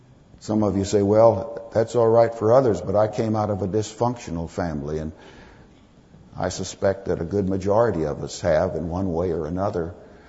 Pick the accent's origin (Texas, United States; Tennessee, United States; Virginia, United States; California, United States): Texas, United States; I think of a fellow down in Texas in my home country that was arrested for horse stealing.